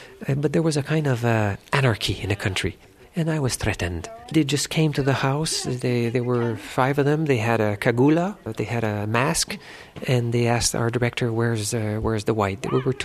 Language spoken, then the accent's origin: English; Quebec, Canada; I'd go in that house in the outskirts of my hometown in Abitibi, northwestern Quebec.